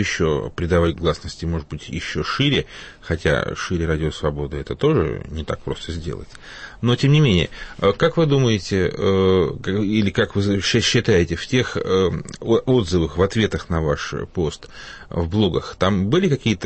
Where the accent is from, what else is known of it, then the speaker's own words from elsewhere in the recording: Moscow, Russia; я из Москвы.